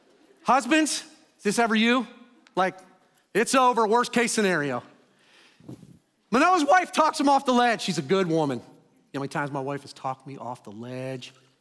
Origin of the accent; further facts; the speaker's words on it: Pennsylvania, United States; And I'm not from Iowa, by the way. I'm from Pennsylvania.